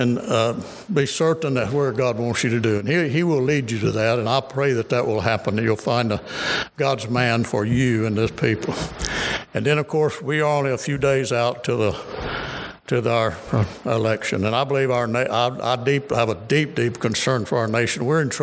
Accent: Spring Hill, Louisiana, United States; I grew up in Spring Hill, pastored in Minden

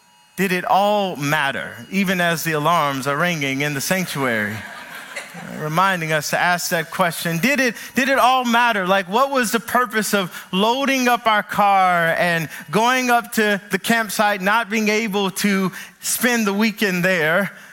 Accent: Kentucky, United States; I grew up in Kentucky around a bunch of chocolate folk who have no paradigm for camping.

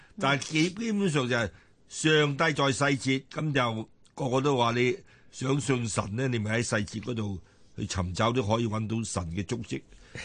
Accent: China; 因为我哋中国人有句俗语啊

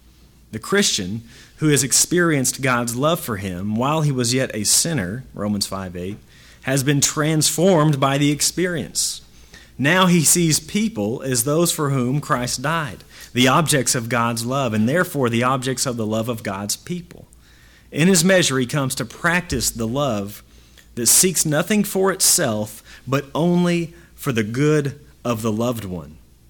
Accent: Texas, United States; And, you know, I'm from Texas, so it's halfway expected.

